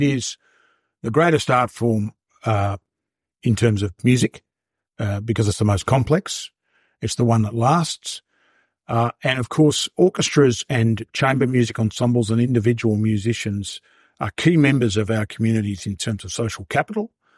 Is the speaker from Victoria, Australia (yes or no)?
yes; Melbourne, Victoria, Australia; I remember going to the Melbourne Symphony because I grew up in Melbourne.